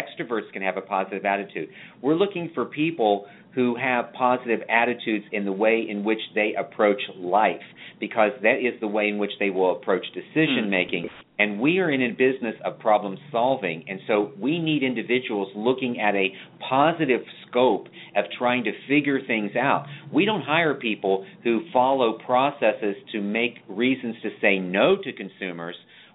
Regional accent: Charleston, South Carolina, United States; I'm here from Charleston, South Carolina, where even when it rains, the sun still shines.

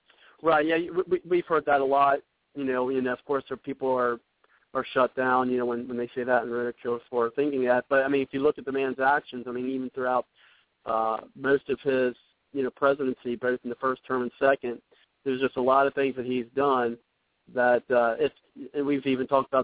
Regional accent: Ohio, United States; Actually, from my home state here in Ohio.

